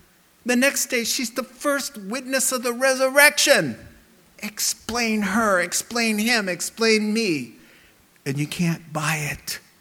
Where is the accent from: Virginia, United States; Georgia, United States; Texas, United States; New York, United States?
New York, United States; suddenly I'm talking to her like this, like I'm from New York, which I am.